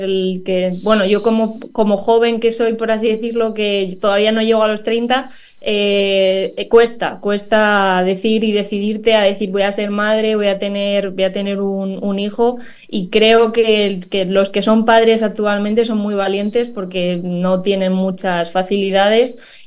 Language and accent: Spanish; Toledo, Castilla-La Mancha, Spain; Yo soy de Toledo, pero pues soy la directora de una clínica en Alcorcón.